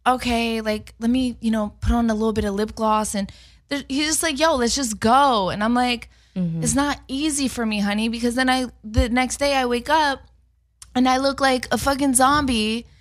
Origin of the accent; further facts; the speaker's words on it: Philadelphia, Pennsylvania, United States; Like, I move in a certain way. I'm from Philly.